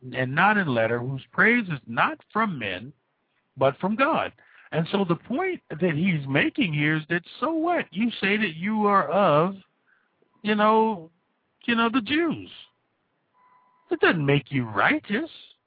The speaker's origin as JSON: {"language": "English", "country": "United States", "said": "I'm a Christian, and I'm an American, and they're two entirely different things."}